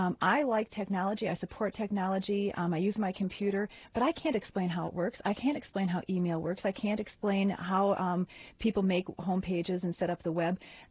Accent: Bloomington, United States; You know, I grew up in Bloomington and went to the Bloomington schools

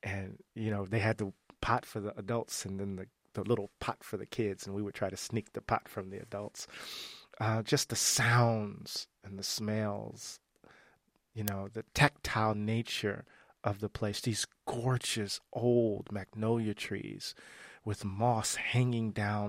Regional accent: Mississippi, United States; I was integrating Mississippi, and I was integrating my hometown rather in really interesting ways

